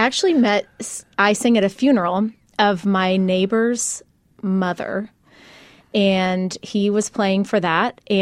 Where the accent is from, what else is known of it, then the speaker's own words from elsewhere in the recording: Indianapolis, Indiana, United States; I grew up here in Indianapolis.